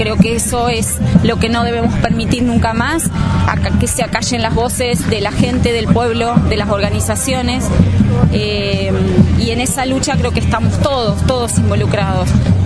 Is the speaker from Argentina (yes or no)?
yes; Argentina; nos une hoy en la plaza y nos une como pueblo argentino